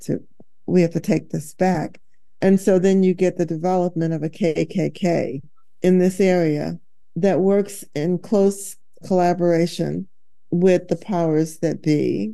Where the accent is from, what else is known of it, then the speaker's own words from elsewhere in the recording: Michigan, United States; I'm not from Bethesda. I'm actually from Michigan.